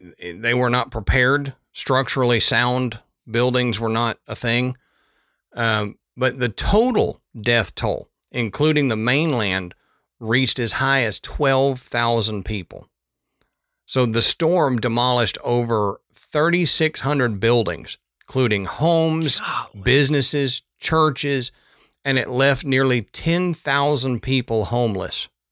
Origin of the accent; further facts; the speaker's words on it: Galveston, Texas, United States; So if not to talk trash about my home state, but if you were to see Galveston now, you wouldn't think of it as the Wall Street of the South. It's not bad, but it had, I remember as a kid that you did not want to go to the beaches in Galveston.